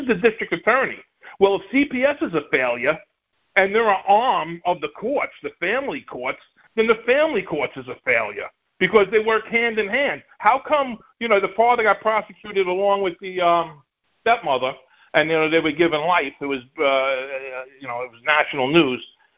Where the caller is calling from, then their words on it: New York, United States; I'm from New York. First time listener.